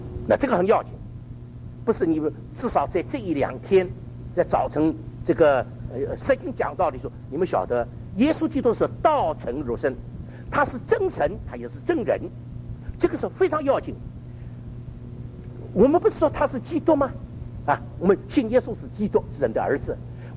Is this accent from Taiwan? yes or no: no; Shanghai, China; 懂我这个上海人呢，要讲广东话，那要加一个人翻译的。